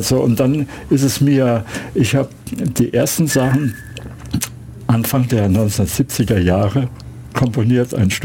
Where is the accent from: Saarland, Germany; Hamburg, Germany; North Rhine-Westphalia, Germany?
Saarland, Germany; Saarbrücken; davor war ich in Baden, in Karlsruhe, wo ich studiert habe, aber ich stamme aus Saarbrücken, wo ich mein Studium begonnen habe.